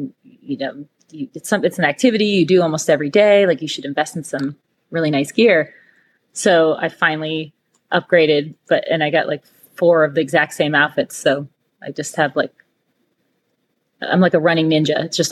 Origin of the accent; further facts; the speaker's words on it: Ohio, United States; I'm from Ohio originally